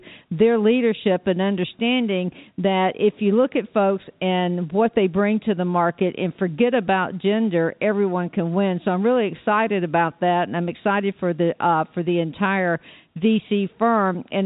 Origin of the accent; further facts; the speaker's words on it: Georgia, United States; now in Arizona, United States; I said, nope, I'm from the great state of Georgia, and I am a peach.